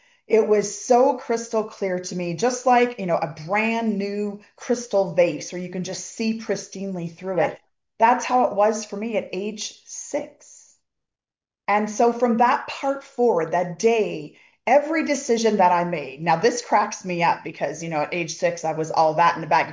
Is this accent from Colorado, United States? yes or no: yes; Colorado, United States; And where I grew up in Colorado, I actually got to see some of the military planes